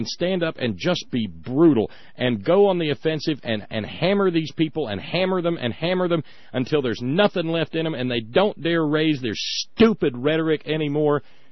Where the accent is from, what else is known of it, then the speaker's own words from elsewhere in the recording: the South, United States; I'm a Southerner, and I know how you have to respond to a bully.